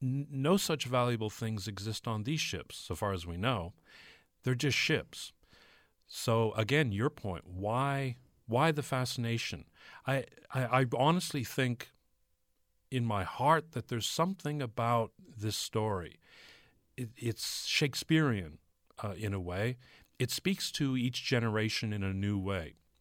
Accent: Canada; as a Canadian, you know, we're taught in school about Sir John Franklin and his expedition.

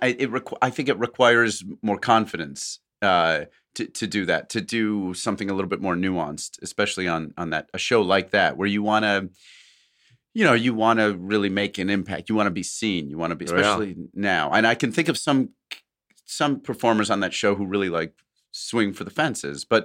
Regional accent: New Zealand; now in Australia; At present, I am in week 4 of an 8-week COVID lockdown in Western Sydney, Australia. But I'm originally from New Zealand.

